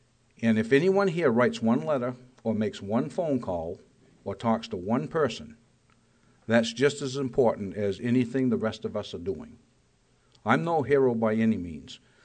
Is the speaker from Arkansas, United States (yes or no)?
no; Lancaster, New Hampshire, United States; now in Stewartstown, United States; my wife and I were born and raised in Lancaster, and we moved to Colebrook, and we were called Flatlanders. Well, then we bought some property in Stewartstown, and we built the house, and we moved to Stewartstown, and they called us Flatlanders.